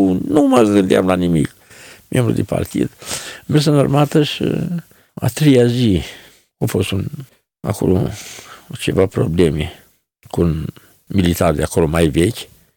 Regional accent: Bucovina, Romania; Din Bucovina.

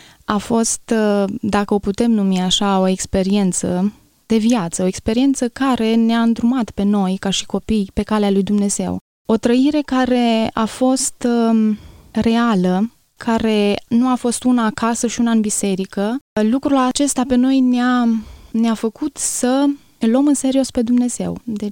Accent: Gura Humorului, Suceava County, Romania; Îmi place să spun că m-am născut într-un colț de rai, în Gura Humorului, este localitatea unde m-am născut. Am crescut în Biserica Eli din Gura Humorului

